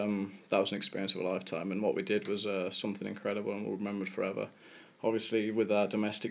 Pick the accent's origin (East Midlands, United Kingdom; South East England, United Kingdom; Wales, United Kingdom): East Midlands, United Kingdom; Nottingham; Yeah, it's my hometown team.